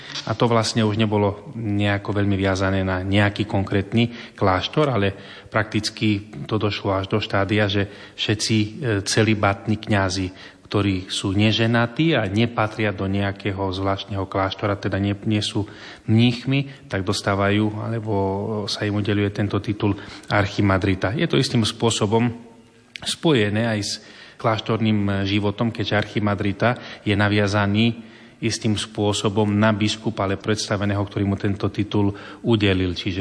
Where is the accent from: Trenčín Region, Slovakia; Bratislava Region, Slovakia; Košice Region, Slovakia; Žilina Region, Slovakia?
Košice Region, Slovakia; Zemplínska Nová Ves; Tak ja pochádzam z malej dedinky Zemplínska Nová Ves, časti Úpor, nedaleko mesta Trebišov zo Zemplína. Mám 40 rokov.